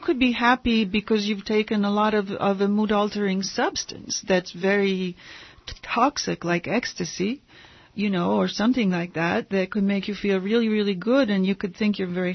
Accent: Bologna, Emilia-Romagna, Italy; I am not from New Jersey, Armand. I am from Bologna.

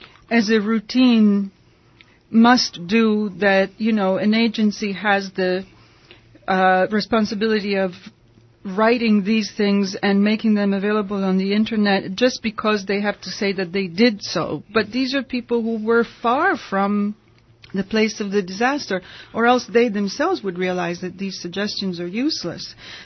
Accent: Italy; now in United States; when I was growing up in Italy, America was the big dream.

